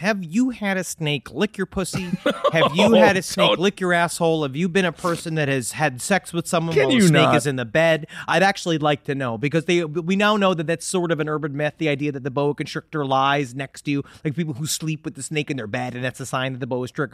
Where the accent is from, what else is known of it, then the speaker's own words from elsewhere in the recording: Queens, New York, United States; we had a problem in our basement toilet growing up in Queens where rats used to come up in it.